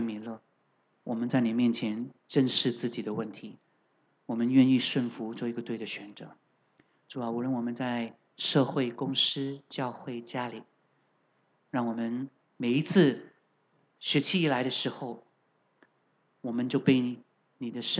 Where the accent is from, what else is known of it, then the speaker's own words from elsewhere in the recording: Guangdong, China; 我们广东人呢是没有卷舌的。